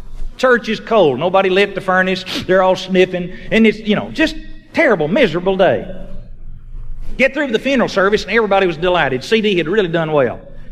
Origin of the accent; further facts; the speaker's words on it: Jacksonville, Texas, United States; He came from Lubbock to Jacksonville, Texas, to go to a junior college to finish high school. It's a little Baptist school there that would let you do that. He finished high school in my hometown